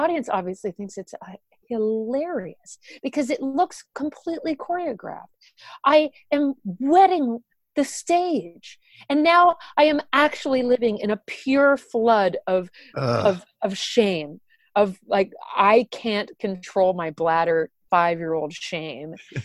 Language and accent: English; United States; I'm talking about the shame of being an American.